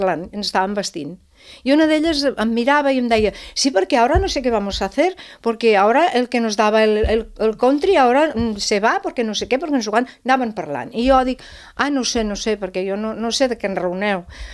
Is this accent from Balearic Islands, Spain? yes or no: no; Catalonia, Spain; raonar sí, jo era catalana, però... Soc